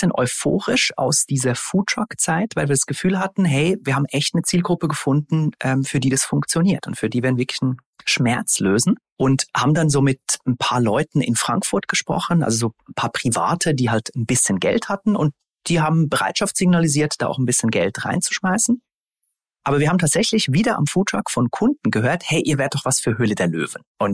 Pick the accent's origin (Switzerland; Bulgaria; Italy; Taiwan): Switzerland; Ich bin immer wieder zurück in die Schweiz, in meine Heimat gefahren